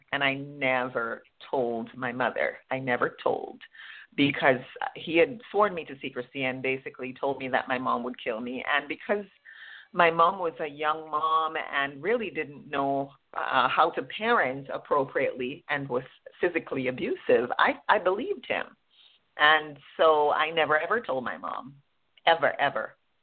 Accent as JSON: {"language": "English", "country": "Jamaica", "said": "So I am originally from Jamaica. I was born to a poor teenage mother on my grandparents' farm."}